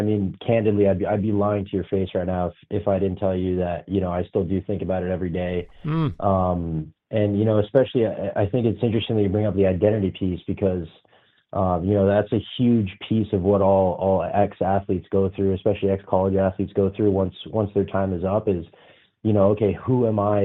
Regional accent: Barrie, Ontario, Canada; I grew up in Barrie, Ontario, about an hour outside of Toronto.

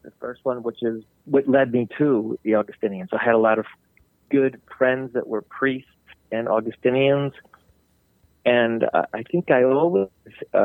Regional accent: Philadelphia, Pennsylvania, United States; I'm the oldest of a family of six. I have one brother and four sisters. And I grew up in Philly. In our family, which was very much, honestly, an Irish Catholic family.

